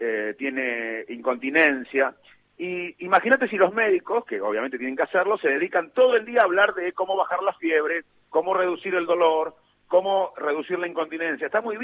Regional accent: Salto, Uruguay; Cuando yo crecí en mi pueblo, en Salto, a los 10, 12 años, el país, el contexto, mi familia, pero el país sobre todo, me decía que si yo estudiaba, era honesto y trabajaba

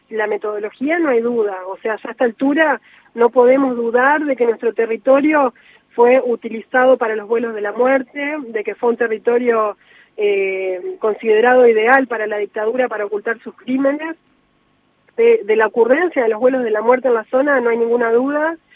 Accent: Entre Ríos, Argentina; soy oriunda de Entre Ríos, volví a mi provincia luego de haber sido designada fiscal federal en el año 2018

